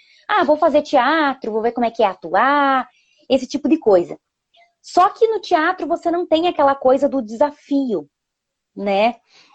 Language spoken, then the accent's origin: Portuguese; Palmeira, Paraná, Brazil; now in Curitiba, Brazil; eu sou natural de Palmeira, então quando eu vim de Palmeira para cá, há uns 15 anos atrás, eu viajei por vários outros lugares, morei em outro país e tudo mais.